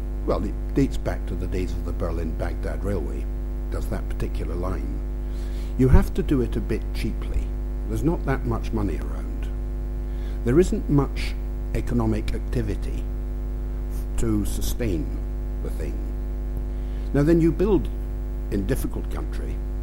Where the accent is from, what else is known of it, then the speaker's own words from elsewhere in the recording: Scotland, United Kingdom; I'm a Scotsman, as you no doubt hear.